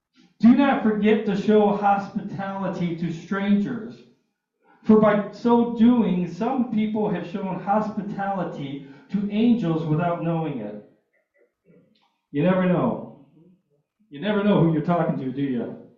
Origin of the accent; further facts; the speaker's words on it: Detroit, Michigan, United States; even when I was growing up in Detroit and somebody called me brother